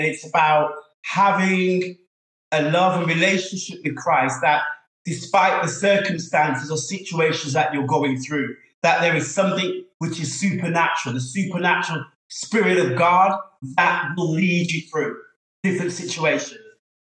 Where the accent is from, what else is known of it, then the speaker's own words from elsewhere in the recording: England, United Kingdom; Well, if you haven't worked it out by now, I'm from UK, England.